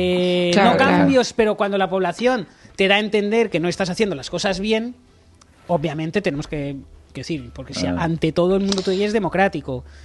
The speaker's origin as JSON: {"language": "Spanish", "country": "Spain", "said": "¡Que somos españoles, coño! ¡Somos españoles!"}